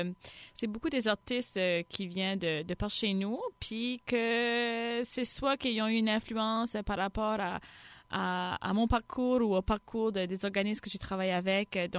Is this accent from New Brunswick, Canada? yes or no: yes; Moncton, New Brunswick, Canada; je viens de Moncton au Nouveau-Brunswick au Canada